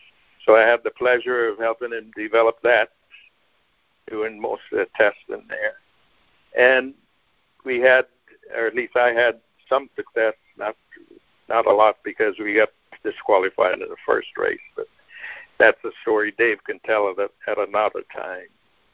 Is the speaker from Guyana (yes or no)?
yes; Guyana; I was from South America, Guyana.